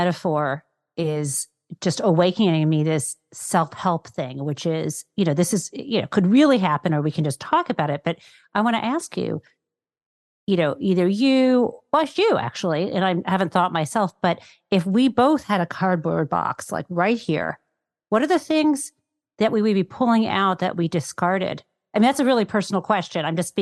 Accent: West Bloomfield, Michigan, United States; I grew up in West Bloomfield, sort of Bloomfield Hills area, except we were, this sounds so weird, like my father was a doctor, so you would think, okay, you know, Bloomfield Hills doctor, but we were like in, you know, West Bloomfield, not as fancy.

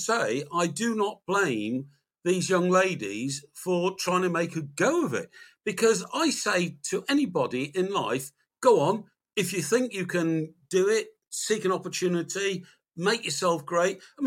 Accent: Chester, North West England, United Kingdom; When I grew up in Chester, we had streets there

